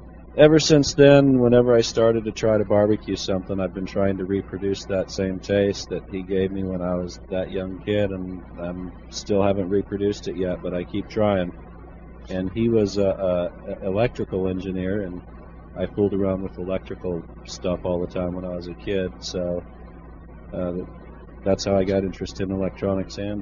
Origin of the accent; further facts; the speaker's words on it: California, United States; I'm 46 years old. I grew up here in the Silicon Valley.